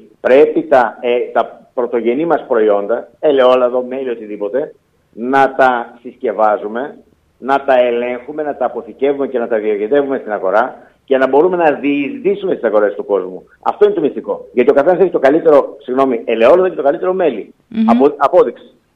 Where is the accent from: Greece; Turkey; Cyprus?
Turkey; Imbros, Çanakkale; όταν ήμουν μικρός, μεγάλωσα δίπλα σε ελαιώνες και δίπλα σε μελισσοτές και στην Ήμβρο, στην πατρίδα μου.